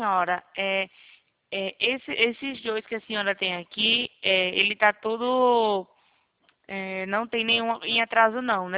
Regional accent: Maceió, Alagoas, Brazil; now in São Paulo, Brazil; Eu sou de Maceió e vim para a trabalho aqui para São Paulo.

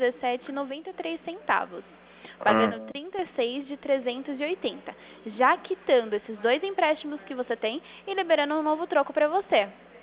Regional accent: Jundiaí, São Paulo, Brazil; eu sou aqui de Jundiaí.

